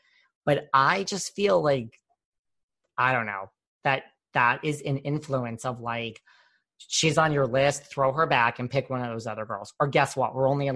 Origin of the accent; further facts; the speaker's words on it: New York, United States; well, I was going to say after feeling I'm from the New York area.